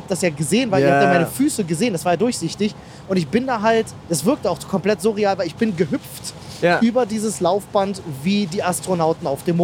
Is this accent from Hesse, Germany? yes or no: no; Berlin, Germany; als Berliner